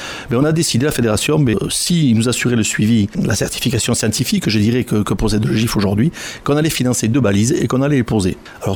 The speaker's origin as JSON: {"language": "French", "region": "Nouvelle-Aquitaine", "country": "France", "said": "une méthode qui nous est très particulière chez nous en Aquitaine"}